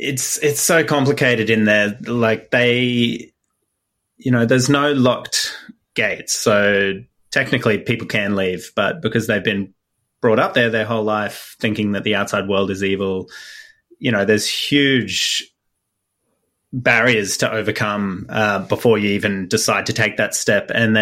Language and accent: English; Australia; I'm an Australian based here